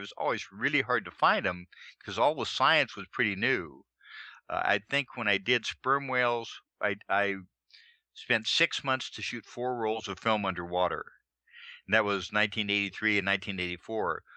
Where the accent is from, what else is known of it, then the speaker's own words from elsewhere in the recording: San Diego, California, United States; There had been gray whales in San Diego. I grew up in San Diego.